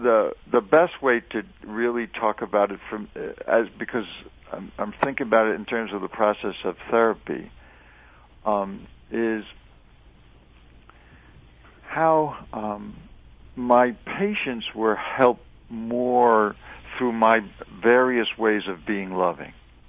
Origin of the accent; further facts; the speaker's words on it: Staten Island, New York, United States; also born or lived in Brooklyn; No, actually, I was born in Brooklyn and lived there until I was 9, and then did most of my growing up on Staten Island, one of the other boroughs of the city of New York.